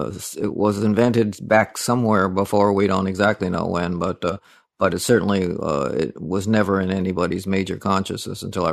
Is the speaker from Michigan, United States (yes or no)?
no; Fairfax, Virginia, United States; also born or lived in Washington, D.C. / California; Well, I grew up originally about 2 years of time as in Fairfax, Virginia. My dad was in the Army, and he took some time to get out of that.